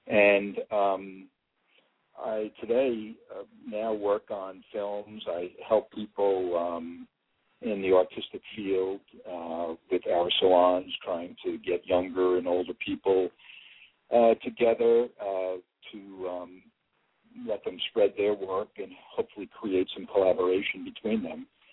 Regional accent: New York City, New York, United States; I had this interest in classical music growing up in New York City.

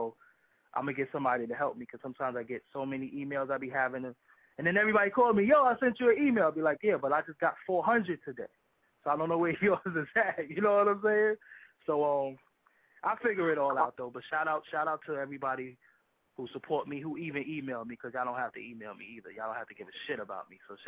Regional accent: Brooklyn, New York, United States; I always say, I am from Brooklyn. And every interview I do, I'm from Brooklyn.

